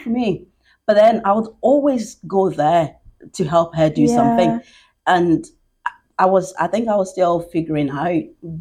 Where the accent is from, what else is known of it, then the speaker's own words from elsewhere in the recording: Ghana; moved away as an adult; now in Northern Ireland, United Kingdom; Yeah, so I grew up in Ghana, born and bred it, proudly Ghanaian. And I fell in love and relocated to the UK.